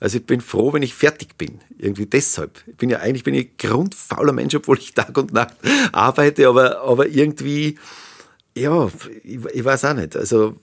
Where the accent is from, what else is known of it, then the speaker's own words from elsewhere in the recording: Hallstatt, Upper Austria, Austria; in Hallstatt, in meinem Heimatort.